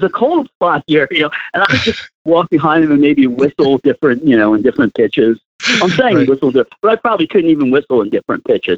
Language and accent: English; Coatesville, Pennsylvania, United States; We're not from Chester, Pennsylvania. Joe and I grew up in a town called Coatesville, and that is where people from Chester went to get mugged.